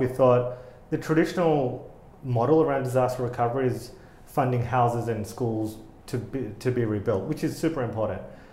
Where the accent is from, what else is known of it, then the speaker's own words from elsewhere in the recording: Australia; I'm not Texan, as you can tell, I'm Australian, but we share a lot in common.